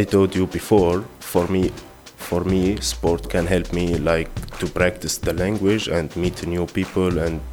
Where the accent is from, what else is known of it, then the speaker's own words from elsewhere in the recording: Syria; English is a second language; now in Netherlands; I am from Syria, and I live in Netherlands.